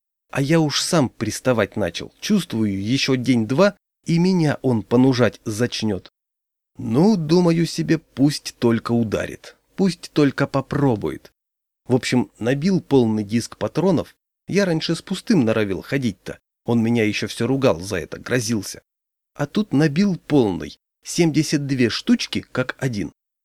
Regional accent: Siberia, Russia; Я с Сибири, а он аж с Дальнего Востока.

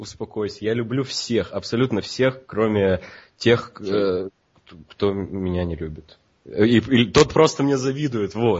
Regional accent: Yekaterinburg, Sverdlovsk Oblast, Russia; я родом с Екатеринбурга

